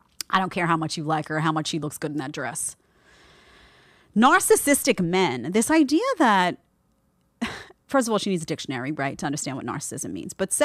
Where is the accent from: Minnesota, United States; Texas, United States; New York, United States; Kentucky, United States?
New York, United States; Brooklyn; accent: Brooklyn; now in Florida, United States; people tell me that my Brooklyn accent is coming on stronger and stronger in the show, and I think that might be true, and I don't understand it. It's like I moved to Florida and I got more Brooklyn.